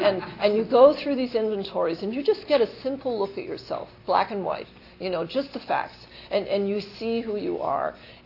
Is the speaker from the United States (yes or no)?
yes; Montana, United States; And I grew up in Montana, and we have reservations there.